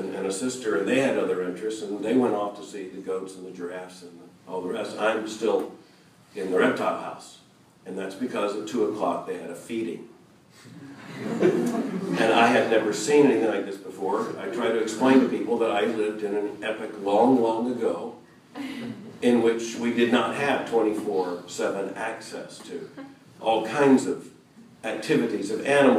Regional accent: Florida, United States; I grew up in Florida, surrounded by reptiles of all variety and snakes of all stripes, colors, and rattles. And we had very deadly snakes in Florida.

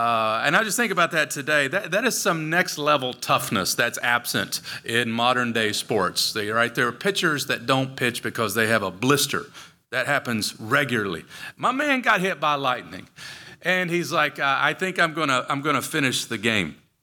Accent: Kentucky, United States; to be in my home state of Kentucky, the promised land. It's so good to be back.

